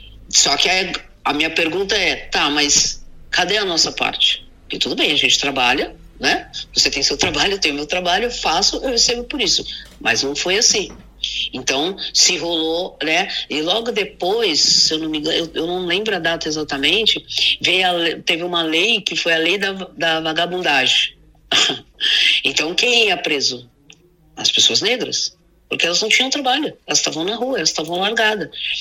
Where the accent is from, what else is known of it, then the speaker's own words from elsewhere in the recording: Brazil; born there; Então eu nasci no Brasil, claro